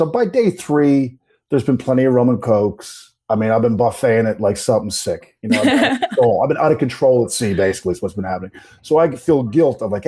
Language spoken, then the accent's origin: English; Canada; some guy from another country goes, where are you from? And I go, Canada.